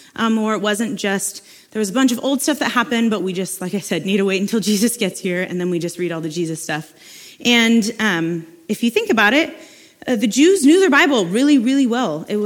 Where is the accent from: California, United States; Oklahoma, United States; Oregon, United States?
Oregon, United States; Salem; I am so happy to be a part of this church family, and I was born and raised here in Salem.